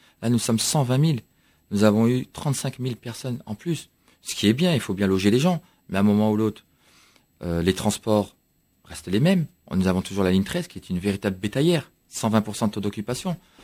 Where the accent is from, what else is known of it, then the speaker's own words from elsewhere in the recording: Saint-Denis, Île-de-France, France; Oui, je suis né à Saint-Denis. Je suis né il y a... 47 ans, j'ai fait toutes mes études là-bas, tout mon sport, j'ai jamais quitté Saint-Denis, sauf quand je voyageais.